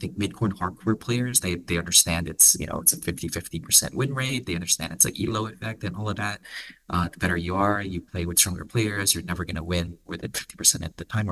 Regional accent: Philippines; I grew up in the Philippines.

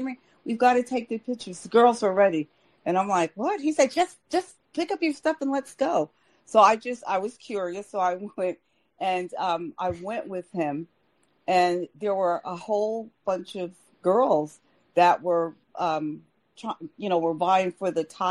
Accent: Morristown, New Jersey, United States; And I was being from Marstown, New Jersey, which is a very laid back town. It's sort of like, to tell you the truth, it's sort of like Oxford here. It's just a small town, but it's a little bit, it's closer to New York, so it's a little bit more bougie

